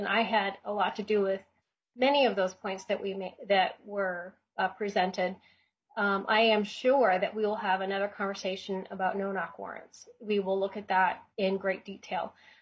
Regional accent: Minnesota, United States; I'm from Wright County. We have seen that up there.

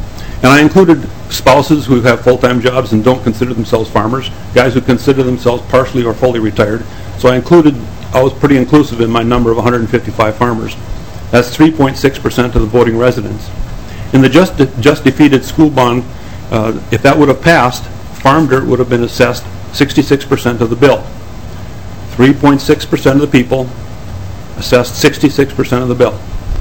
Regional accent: Felton, Minnesota, United States; I'm a farmer from Felton, Minnesota.

